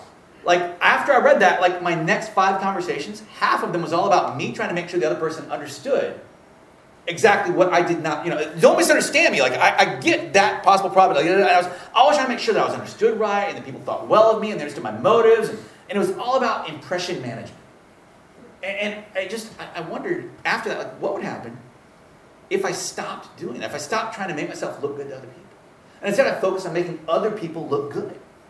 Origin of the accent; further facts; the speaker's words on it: Louisiana, United States; Or, you're going to Louisiana? I'm from Louisiana. Here's where you get the best food.